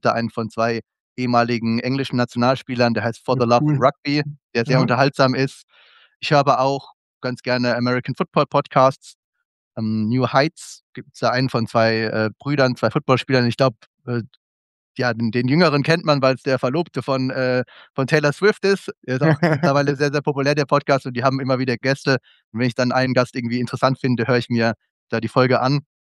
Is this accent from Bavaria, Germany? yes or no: no; Heidelberg, Baden-Württemberg, Germany; ich komme ja aus Heidelberg